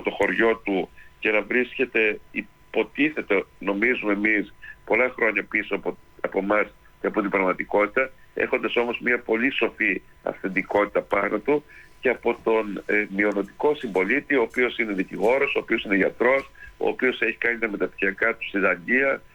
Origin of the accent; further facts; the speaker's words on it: Eastern Macedonia and Thrace, Greece; για όλους εμάς που είμαστε από εδώ από τη Θράκη, που ζήσαμε, που ζούμε, που αναπτυσσόμαστε εδώ πέρα